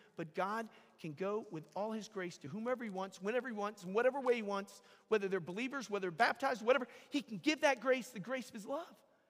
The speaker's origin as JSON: {"language": "English", "town": "Atlanta", "region": "Georgia", "country": "United States", "tie": "born or raised there", "said": "when I was growing up in Atlanta, Georgia"}